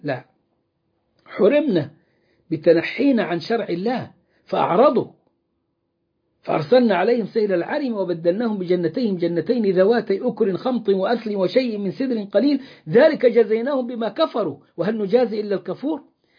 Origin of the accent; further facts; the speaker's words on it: Egypt; احنا عندنا في مصر بلاء مستطير، بس خد له 100 سنة عشان يصل إلى ما وصل إليه.